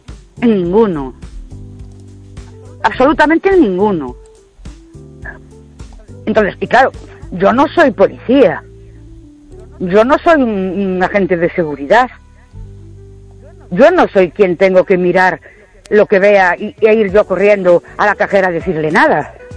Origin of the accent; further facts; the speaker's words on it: Ourense, Galicia, Spain; Buenas noches. … de Ourense.